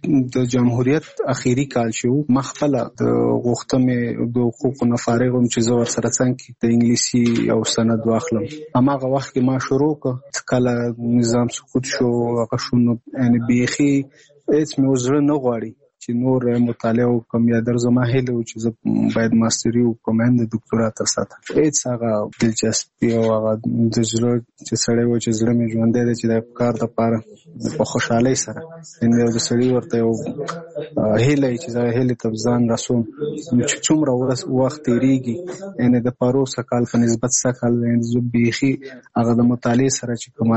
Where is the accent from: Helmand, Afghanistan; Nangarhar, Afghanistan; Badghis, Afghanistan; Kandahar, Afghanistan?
Nangarhar, Afghanistan; now in Kabul, Afghanistan; زموږ کور په ننګرهار کې دی، زه په کابل کې یم